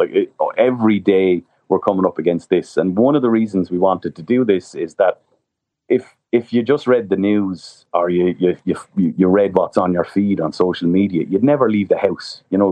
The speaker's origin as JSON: {"language": "English", "country": "Ireland", "said": "the name that we get said most to us when we tell people we're from Ireland since we started this is Conor McGregor."}